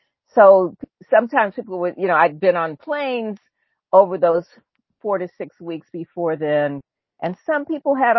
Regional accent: Indianapolis, Indiana, United States; Like, I grew up in Indianapolis. I remember there was, you know, Indianapolis had 12 cases.

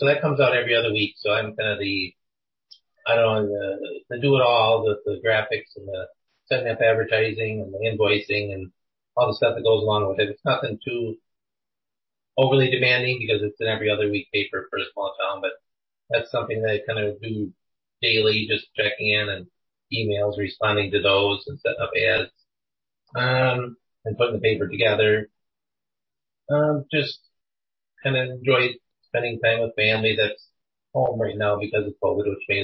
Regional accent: Barneveld, United States; A small rural community. A lot of my friends and families were from farming backgrounds

